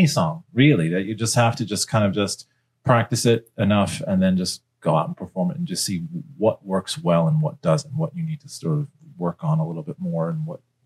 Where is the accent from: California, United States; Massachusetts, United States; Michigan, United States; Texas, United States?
Massachusetts, United States; Gardner; now in Northampton, United States; So I'm originally from the Gardner area, but I live in Northampton, and been living out west for a couple of years now